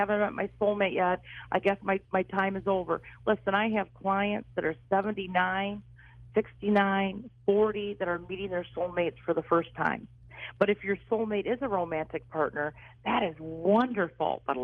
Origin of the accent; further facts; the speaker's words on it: Detroit, Michigan, United States; born there; Yes, I was born in Detroit.